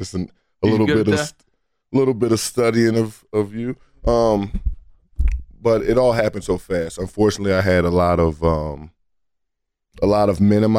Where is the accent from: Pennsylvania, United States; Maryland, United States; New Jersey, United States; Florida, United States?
Pennsylvania, United States; Philadelphia; You know, I grew up in North Philadelphia, so it was pretty tough upbringing.